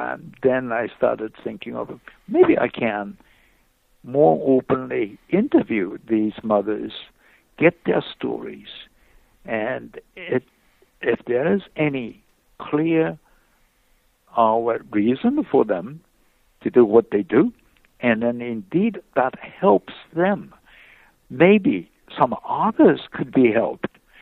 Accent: Japan; English is a second language; moved away as an adult; now in United States; but I am originally from Japan. And I have gone through medical school in Japan

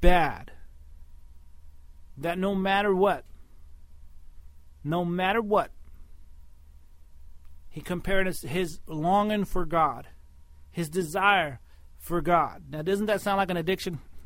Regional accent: Texas, United States; You can tell I'm a Texan.

